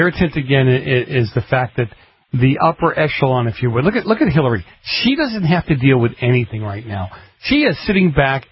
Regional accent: Boston, Massachusetts, United States; because I grew up in Boston with the mafia.

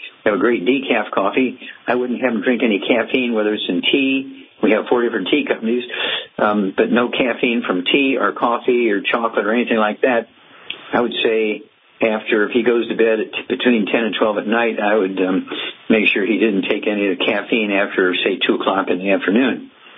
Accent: Missouri, United States; Chuck, let's go to Missouri, my home state

